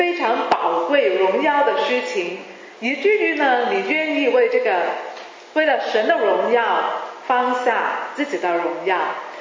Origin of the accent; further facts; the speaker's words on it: Hong Kong; first language Cantonese; Chinese is a second language; 我是香港长大的，所以我是广东人呢广东人讲普通话呢都是有点有点难听的，所以大家忍耐一下。